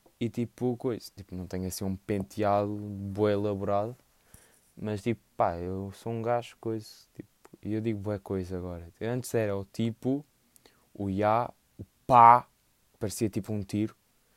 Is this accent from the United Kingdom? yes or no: no; Lisbon, Portugal; não sou dos Açores nem da Madeira, sou de Portugal, tipo, malta sabe disso, tipo, pelo sotaque, nota-se que eu sou de Lisboa.